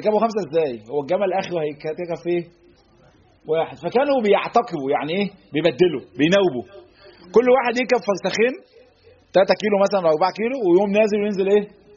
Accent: Egypt; احنا دايما عندنا في مصر بيقول لك ايه الله يخرب

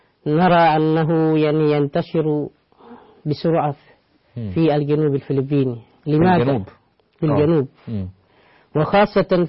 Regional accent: Egypt; أنا من مصر، كنت درست في جامعة الأزهر، وحتى الآن أنا أسكن في مصر

